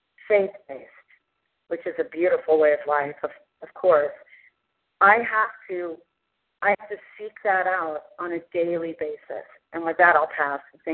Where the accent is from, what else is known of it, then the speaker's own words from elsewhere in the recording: California, United States; I'm from California and newly recovered.